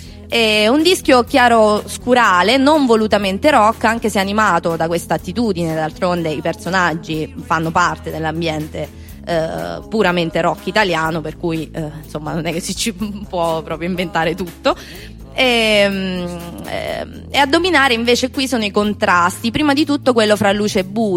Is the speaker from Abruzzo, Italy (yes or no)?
yes; Lanciano, Abruzzo, Italy; Vabbè, sono di Lanciano, cioè, non è New York Lanciano, diciamo, quindi si conoscono facile.